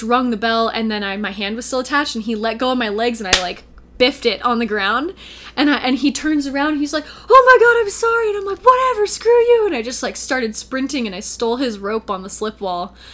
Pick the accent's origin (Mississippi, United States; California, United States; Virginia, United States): California, United States; Sonoma; And we would go out to the beach because I grew up in Sonoma, California.